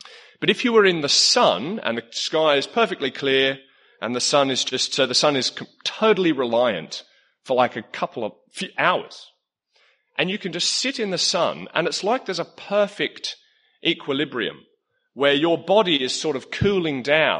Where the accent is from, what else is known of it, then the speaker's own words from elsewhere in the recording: Australia; I grew up in a place by the coast, and it's a sort of little holiday town in Australia that lots of people come to.